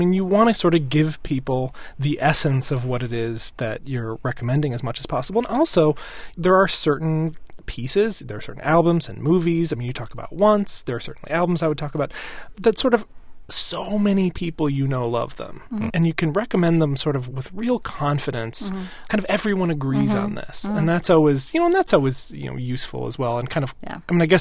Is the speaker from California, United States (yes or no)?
no; Madison, Wisconsin, United States; by Kevin Henkes, who's a terrific children's book writer from Madison, Wisconsin, my hometown, I might say.